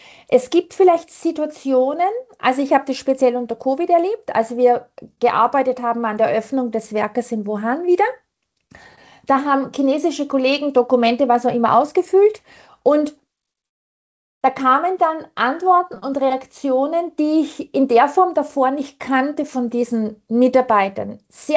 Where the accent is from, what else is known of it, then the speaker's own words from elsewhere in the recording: Austria; now in China; meine Werte habe ich da gekriegt, wo ich aufgewachsen bin, in Österreich. Heute fühle ich mich international, vielleicht auch ein bisschen asiatisch.